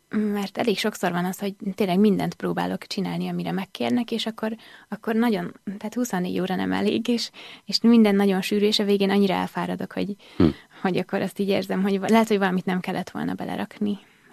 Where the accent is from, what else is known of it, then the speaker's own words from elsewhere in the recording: Pécs, Baranya, Hungary; born there; Hát az a szülővárosom